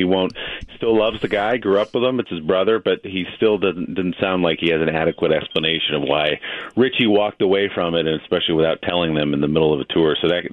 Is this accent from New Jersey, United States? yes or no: yes; New Jersey, United States; I grew up in the New Jersey suburbs in 1980